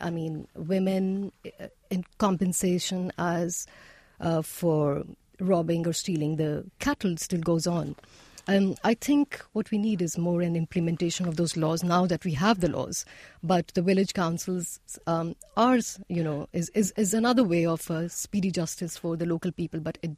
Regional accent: Kuwait; I was so disinterested because I was raised in Kuwait and I had very little exposure to the Pakistani media scene or the political scene.

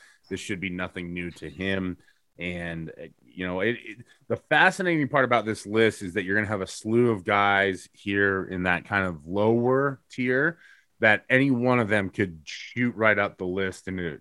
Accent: Utah, United States; I'm from the Darren Williams state of Utah.

